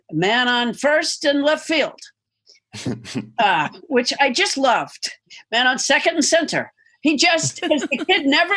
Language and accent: English; Massachusetts, United States; I'm from Massachusetts, and so I used to watch the Red Sox.